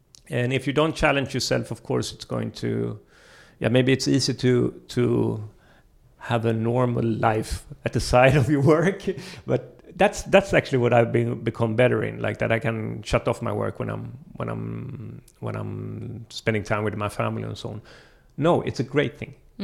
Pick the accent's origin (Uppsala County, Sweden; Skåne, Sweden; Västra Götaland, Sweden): Västra Götaland, Sweden; Gothenburg; I'm from Gothenburg, but I quite often went to Stockholm